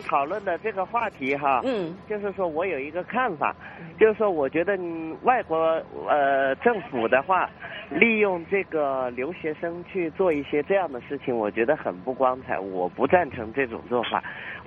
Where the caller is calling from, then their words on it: Hunan, China; 我是湖南的